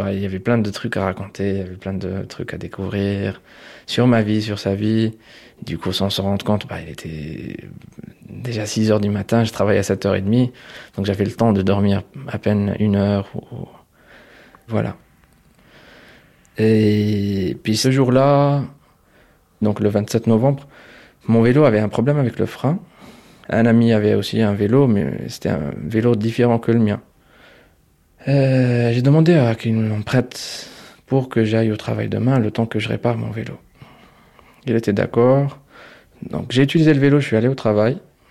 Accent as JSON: {"language": "French", "country": "Algeria", "tie": "born or raised there", "moved": "as an adult", "lives_now": "Geneva, Switzerland", "said": "j'ai 33 ans, je suis algérien, j'ai grandi en Algérie. Jusqu'à l'âge de 25 ans, j'ai quitté l'Algérie. C'est ma vie artistique qui m'a mené à Genève."}